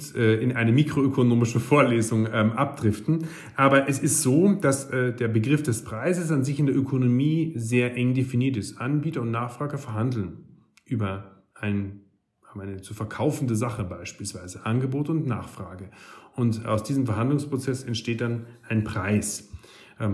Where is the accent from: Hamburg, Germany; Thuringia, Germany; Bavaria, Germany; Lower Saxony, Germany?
Bavaria, Germany; Munich; denn ich kann mir eben für 10 Euro in München, in meiner Heimat, wahrscheinlich weniger Wohnraum leisten